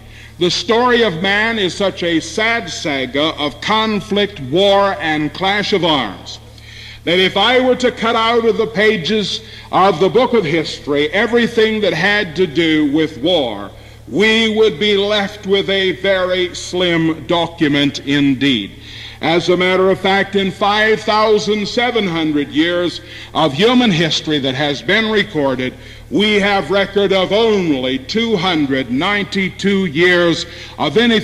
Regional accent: United States; Now, as an American, I am very much aware of certain areas of our history

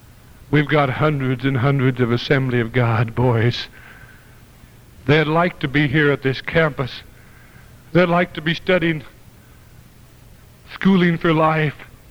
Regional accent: United States; I can go any place in the world, because I'm an American and I'm free.

